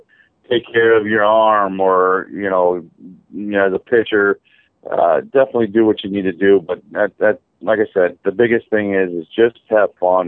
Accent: Florida, United States; When I grew up in Florida, I used to go to Daytona all the time.

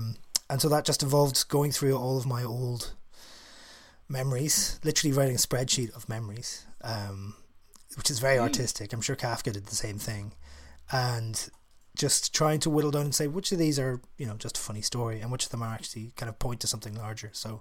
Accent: Ireland; now in London, United Kingdom; Because the column is about parenting and family and being Irish in London and all those things.

